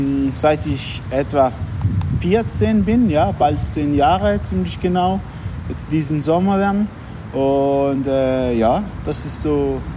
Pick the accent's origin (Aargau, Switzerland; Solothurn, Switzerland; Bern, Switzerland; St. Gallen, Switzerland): St. Gallen, Switzerland; also born or lived in Lucerne / Zurich; Ich bin aus St. Gallen, wohne jetzt schon eigentlich mein halbes Leben da. Wie lange ist das etwa? So circa 12 Jahre. Und vorher habe ich in Luzern und Zürich gewohnt.